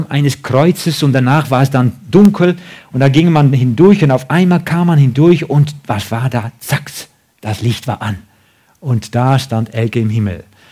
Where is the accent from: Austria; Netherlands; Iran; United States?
Netherlands; German is a second language; now in Germany; Ich bin ja Holländer.